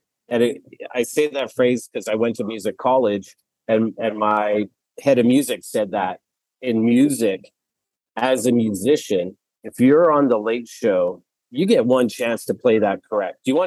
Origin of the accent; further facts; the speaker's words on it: Edmonton, Alberta, Canada; now in Toronto, Canada; I grew up in Edmonton, Alberta.